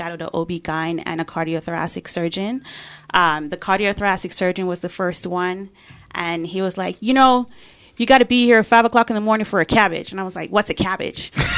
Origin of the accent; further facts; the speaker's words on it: Jamaica; So it all started in a little small little island in Jamaica. So growing up in Jamaica, I was always in and out of the hospital